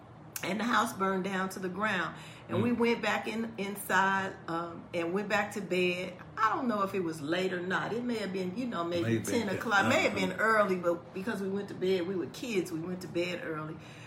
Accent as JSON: {"language": "English", "town": "Chicago", "region": "Illinois", "country": "United States", "said": "My mother worked downtown. I'm originally from Chicago"}